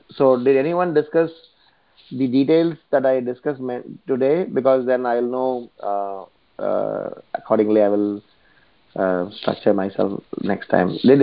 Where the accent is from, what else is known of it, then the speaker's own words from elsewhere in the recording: South India, India; now in Navi Mumbai, India; from Navi Mumbai, and I hail from South India.